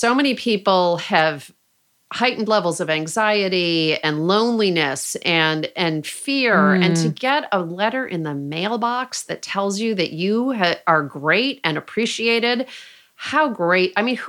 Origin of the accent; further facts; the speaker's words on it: Rochester, New York, United States; moved away as an adult; now in California, United States; I mean, Stephanie and I were talking about my hometown of Rochester, New York. I wrote a thank you letter to Rochester because so much of the person I am at age 55 living in California stems from the 18 years I spent growing up